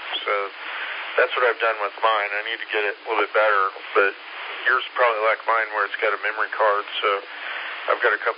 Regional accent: California, United States; I'm originally from California, so that's why it's a 6 call.

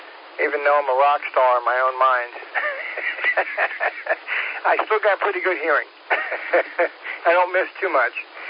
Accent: Long Island, New York, United States; also born or lived in Vero Beach, Florida; Well, growing up on Long Island, we hit the beach 15 minutes away, and then spending 20 years in Vero Beach, Florida, you know, the beach was even closer.

